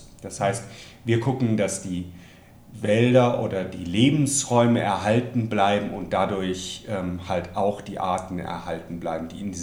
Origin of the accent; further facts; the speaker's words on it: Bonn, North Rhine-Westphalia, Germany; ich bin von Bolivien zuerst nach Bonn zurück, in meine Heimatstadt. Hab da 2 Jahre gelebt